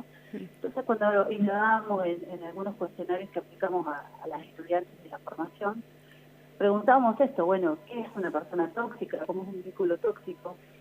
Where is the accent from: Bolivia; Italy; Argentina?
Argentina; General Pico, La Pampa; No, yo soy de General Pico.